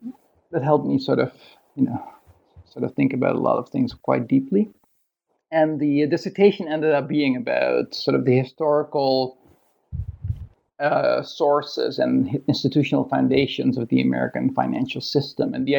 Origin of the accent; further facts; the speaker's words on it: Netherlands; moved away as an adult; now in Sydney, Australia; I am from Holland. I grew up in Holland. I did my undergraduate studies in political economy at the University of Amsterdam.